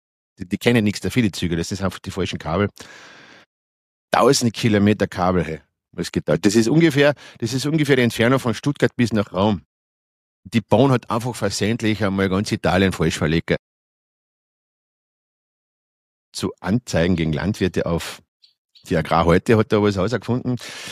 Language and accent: German; Austria; Ich sage immer, wenn bei uns in Österreich, wenn ich mal auf der Autobahn denke